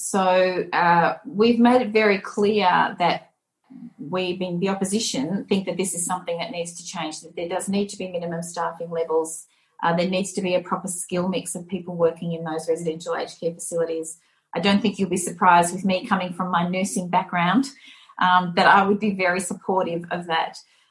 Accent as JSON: {"language": "English", "region": "Victoria", "country": "Australia", "said": "I am from Victoria"}